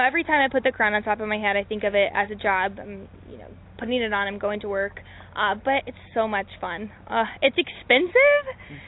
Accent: Springdale, Arkansas, United States; Well, this is my hometown rodeo, so I've actually been coming here since I was 18 months old with my very first parade here at the Rodeo of the Ozarks.

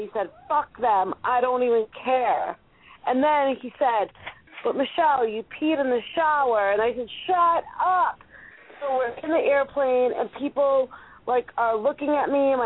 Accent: Rhode Island, United States; I was from Rhode Island, a small state, the smallest state. I had an accent. I talk Portuguese

